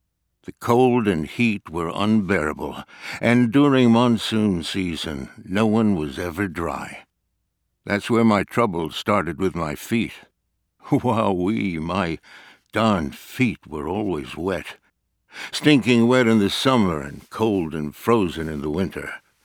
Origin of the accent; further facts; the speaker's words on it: Cleveland, Ohio, United States; born there; I was born on May 21st in Cleveland, Ohio. I am 82 years old